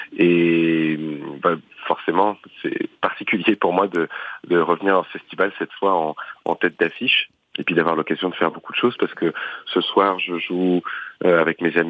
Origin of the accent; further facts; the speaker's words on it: Compiègne, Hauts-de-France, France; Alors, c'est vrai que j'ai grandi à Compiègne et plus généralement dans la région compiénoise, dans certains villages alentours.